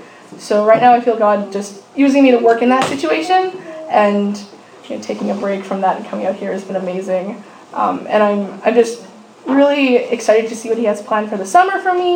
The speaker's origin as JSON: {"language": "English", "region": "Manitoba", "country": "Canada", "said": "we're from Manitoba. Je suis tellement bénie d'être avec vous aujourd'hui. Yes, we speak French too."}